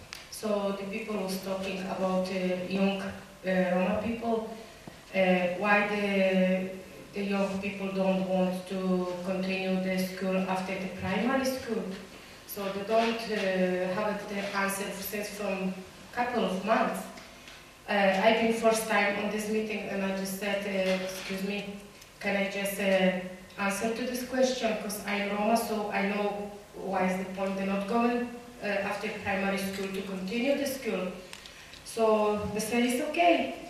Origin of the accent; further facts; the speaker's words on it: Poland; English is a second language; now in Glasgow, United Kingdom; I am Roma from Poland. I arrived in Scotland in 2005. I'm living in Clyfont in Glasgow